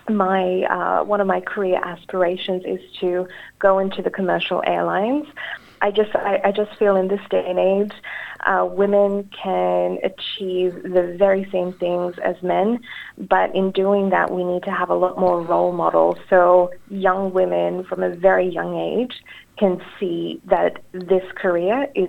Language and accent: English; South Africa; moved away; Okay, so I am of Indian heritage. I grew up in South Africa and I immigrated with my family back in 1999.